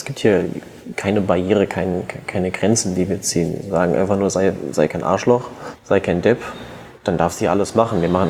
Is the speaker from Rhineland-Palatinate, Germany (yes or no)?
yes; Bretzenheim, Rhineland-Palatinate, Germany; Ich bin in Bretzenheim aufgewachsen.